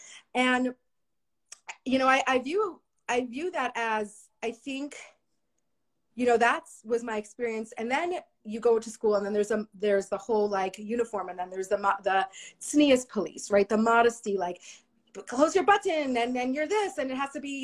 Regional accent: San Antonio, Texas, United States; now in Bozeman, United States; I grew up in San Antonio, Texas, doing the same thing, growing up in a Chabad family in outreach.

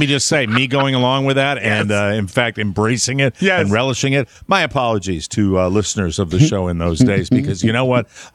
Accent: Connecticut, United States; Because even in Connecticut, when I was raised up in Connecticut, it was always a big deal.

